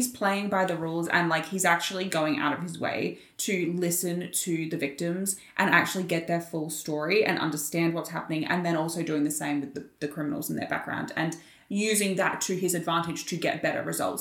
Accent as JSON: {"language": "English", "country": "Australia", "said": "we're Australian"}